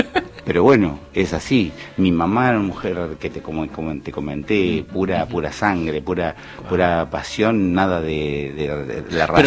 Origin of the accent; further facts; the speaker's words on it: Buenos Aires, Argentina; born there; yo nací en Villa Crespo